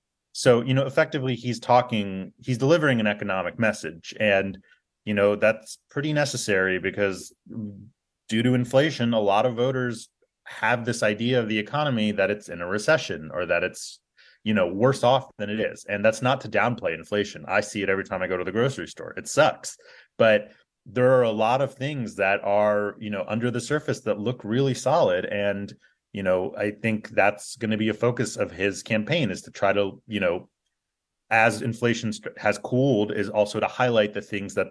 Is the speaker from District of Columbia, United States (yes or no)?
no; Philadelphia, Pennsylvania, United States; Biden was in my hometown of Philadelphia